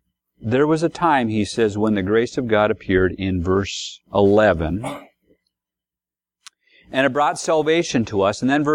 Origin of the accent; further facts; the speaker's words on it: Grand Rapids, Minnesota, United States; about 50 miles away from my hometown, Grand Rapids, where I lived.